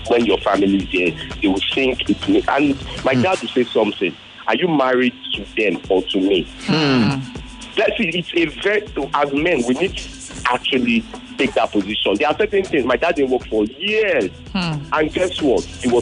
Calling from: Surulere, Lagos, Nigeria; I'm calling from Surulere.

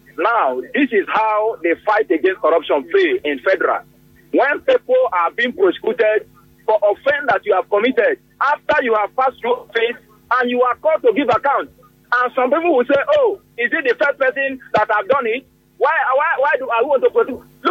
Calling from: Port Harcourt, Rivers, Nigeria; I'm calling you from Port Harcourt.

